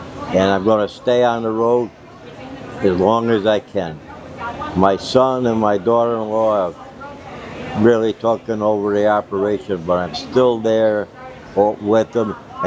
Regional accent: Middletown, Connecticut, United States; Well, when I was 16 years old, I was from Middletown, Connecticut, and I started with Coleman Brothers in the spring of the year

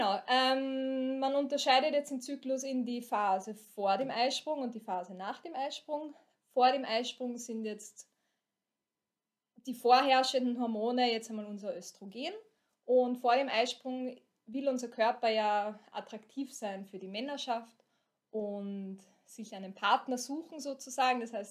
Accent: Hollabrunn, Lower Austria, Austria; now in Vienna, Austria; Ja, also ich komme aus Hollabrunn, Niederösterreich, Weinviertel, wohne jetzt aber in der großen Stadt, Wien.

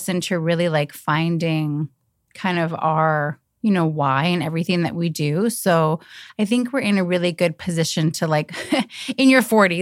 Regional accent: Minnesota, United States; now in Los Angeles, United States; So I'm from the Midwest, I'm from Minnesota.

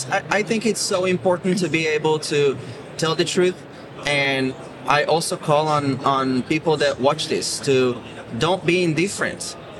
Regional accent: Israel; English is a second language; I was born and raised in Israel. So I decided to work on my English, sharpen my English

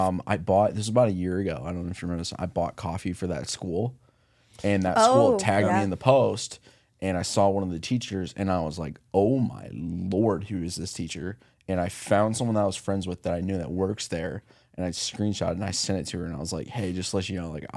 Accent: Michigan, United States; I'm from Carroll, Michigan.

